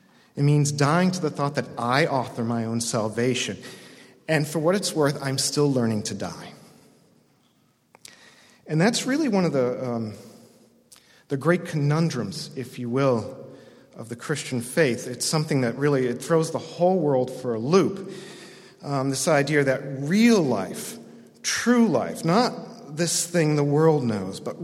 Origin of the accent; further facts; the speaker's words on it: United States; now in Canada; I'm originally from the States, and I'm living in your fine country, doing doctoral work in the Old Testament at Wycliffe.